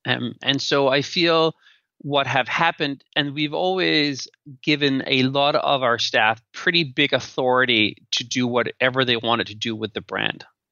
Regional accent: Denmark; And now I'm from Denmark, which is like a very equal society.

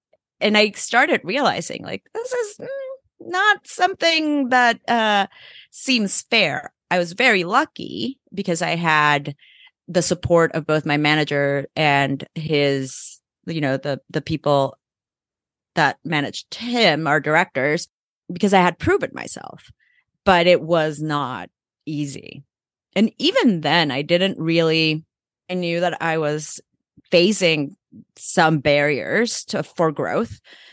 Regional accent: El Salvador; so I grew up in El Salvador. It's a very, very male-dominated country, patriarchal society.

